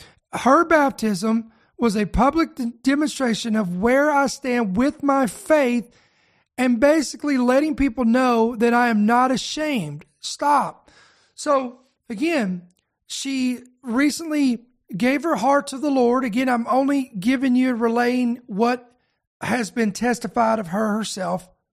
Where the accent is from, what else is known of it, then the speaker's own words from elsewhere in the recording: Indiana, United States; I was from Indiana and never heard of this location.